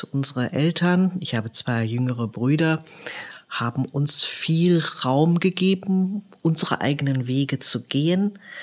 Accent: Rhineland, Germany; Und die Schwaben und die Badener sind mit mir als Rheinländerin dann ja auch ganz gut umgegangen.

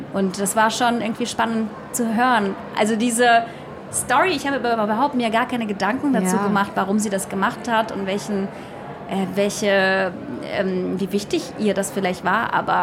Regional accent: Russia; moved away; ich hatte in meiner Kindheit in Russland ein Buch

